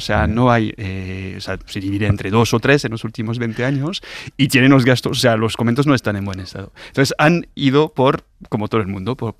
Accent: Bordeaux, Nouvelle-Aquitaine, France; En Burdeos, de donde soy, el alcalde ecologista ha dejado de hacer

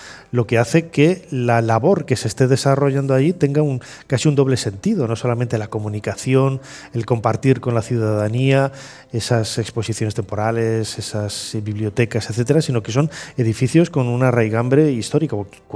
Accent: León, Castile and León, Spain; born there; also born or lived in Valladolid, Spain; yo nací en León, viví en Valladolid

